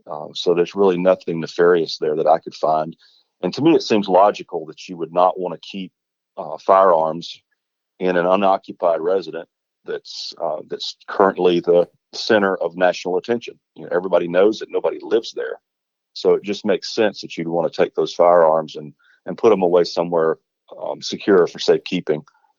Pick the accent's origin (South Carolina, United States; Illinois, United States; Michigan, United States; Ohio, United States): South Carolina, United States; Varnville; Well, I was born and raised in Varnville, grew up here and went to school with the Murdoch boys.